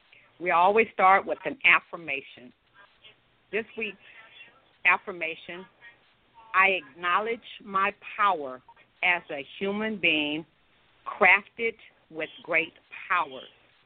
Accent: Watts, California, United States; I was raised in Watts, California.

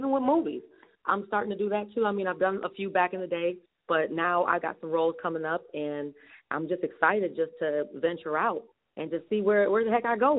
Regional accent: Port Huron, Michigan, United States; I'm from Michigan, you know, Port Huron, Michigan.

